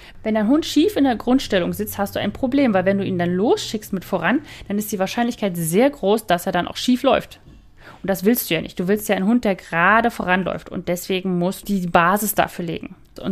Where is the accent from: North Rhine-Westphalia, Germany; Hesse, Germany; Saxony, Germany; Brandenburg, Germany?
Brandenburg, Germany; Aber ich komme ja ursprünglich aus Brandenburg und da hat man Bräuler gesagt.